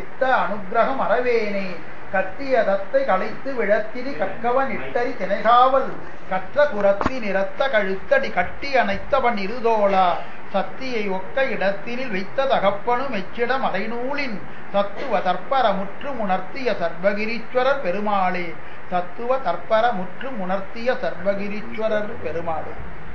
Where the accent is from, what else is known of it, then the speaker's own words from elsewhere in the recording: Tamil Nadu, India; born there; அது நான் பிறந்த ஊர் சோழ வளநாடு.